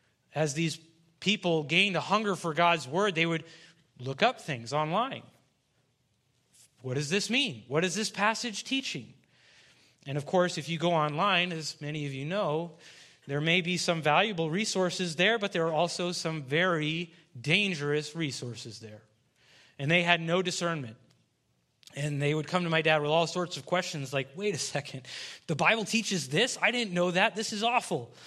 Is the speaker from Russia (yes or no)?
yes; Russia; As many of you know, I grew up in Russia as a missionary kid